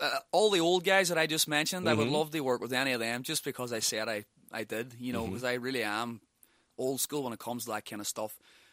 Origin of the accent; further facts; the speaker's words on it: Ireland; accent: Irish; There's always been like that country folky sound mm-hmm. with my Irish accent on top of it, you know.